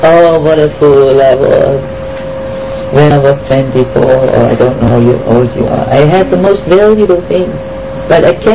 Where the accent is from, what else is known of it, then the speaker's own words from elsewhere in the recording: Germany; English is a second language; Then we come from Germany, we are very disciplined people, if we need to.